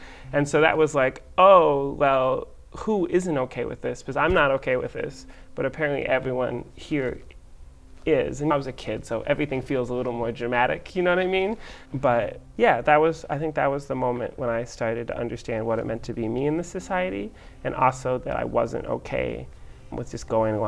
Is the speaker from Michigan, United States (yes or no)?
yes; Ann Arbor, Michigan, United States; I grew up in Ann Arbor, Michigan, and I have two brothers.